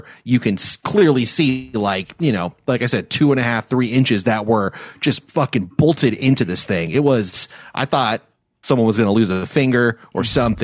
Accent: Los Angeles, California, United States; every time I tell people that I'm from L.A

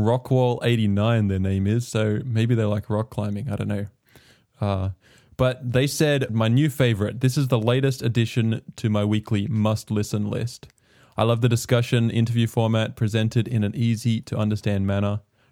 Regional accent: Australia; also born or lived in New Zealand; I was born in Australia and raised in the church, so in a similar background in that sense. But I did spend 4 years in New Zealand growing up.

